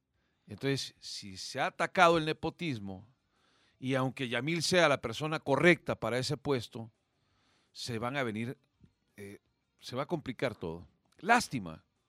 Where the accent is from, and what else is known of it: El Salvador